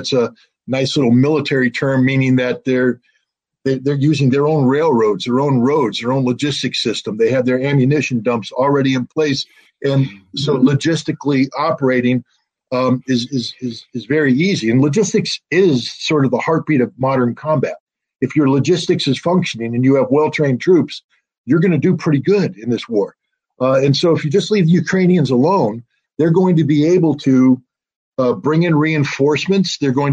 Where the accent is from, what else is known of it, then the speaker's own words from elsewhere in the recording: United States; I'm not anti-American. I'm an American. I've worn the uniform. I've served my country. I love my country.